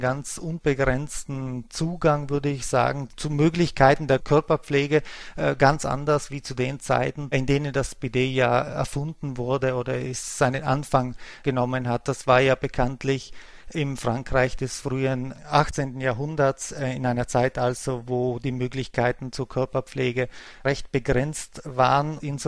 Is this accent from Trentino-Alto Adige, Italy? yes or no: yes; Trentino-Alto Adige, Italy; in meinem Elternhaus, da wo ich aufgewachsen bin, im Südtirol der 1980er Jahre